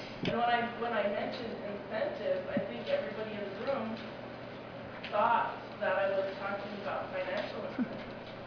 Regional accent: Pine Ridge, South Dakota, United States; And we're from Pine Ridge, so I know about Sioux Nation and the inflated prices.

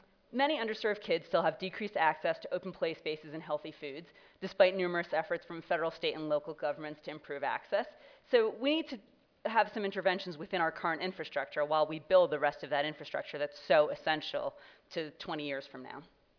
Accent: Boston, Massachusetts, United States; And I'm from Boston. We have, I think, 4 hospital obesity clinics at 4 different children's hospitals because we're Boston.

